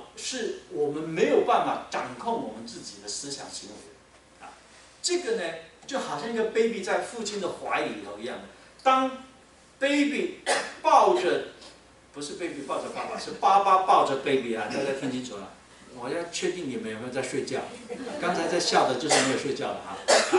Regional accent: Taiwan; 我们台湾话有一句话叫做那个苍蝇啊盖那个带着那个龙眼壳啊

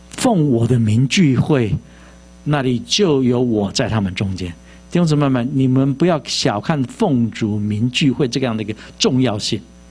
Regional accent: Taiwan; 我们从台湾来的就知道

